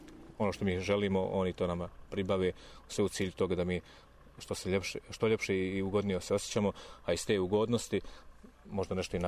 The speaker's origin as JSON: {"language": "Serbian", "town": "Prnjavor", "region": "Republika Srpska", "country": "Bosnia & Herzegovina", "said": "iz Kremne, prostor likovne kulture, znači dolazim iz Prnjavora"}